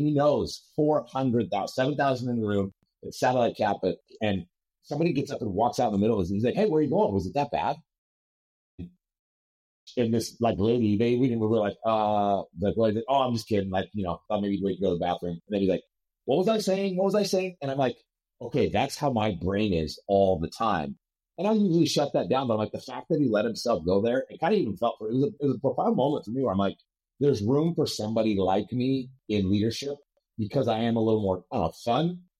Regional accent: Nebraska, United States; now in Florida, United States; Again, I'm from Nebraska, but now I'm in Florida.

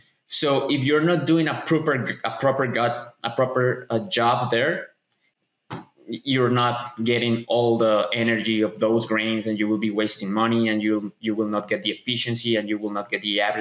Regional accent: Colombia; I was in Colombia. I'm from Colombia, so I was working there.

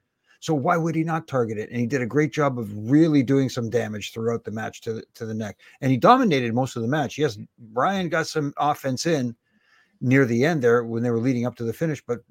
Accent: Canada; I'm the Canadian heat magnet.

